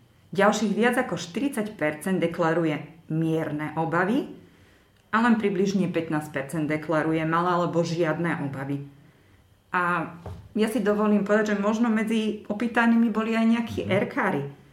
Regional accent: western Slovakia, Slovakia; Ja pochádzam zo západného Slovenska

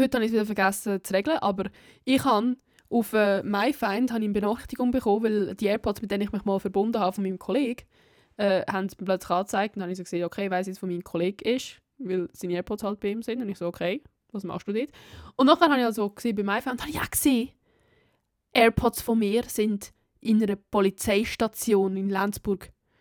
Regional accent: Italy; weil ich halt in meinem natürlichen Habitat als Italienerin eigentlich sollte im Süden unten sein

